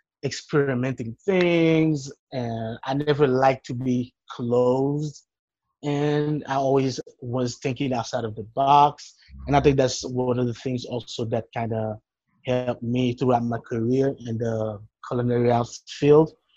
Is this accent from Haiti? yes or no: yes; Haiti; But growing up in Haiti